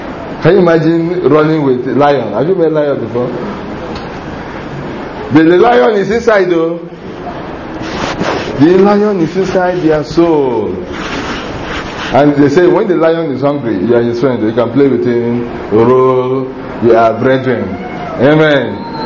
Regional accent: Rivers, Nigeria; You know, we are from River State. Even that one you can't control. There is something falling from the sky. Soot. Anything in your house turns black.

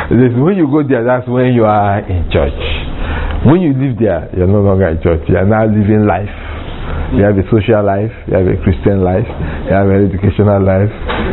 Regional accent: Nigeria; I said, no, I'm from Bise. I'm from Nigeria. I'm from somewhere. This is my people.

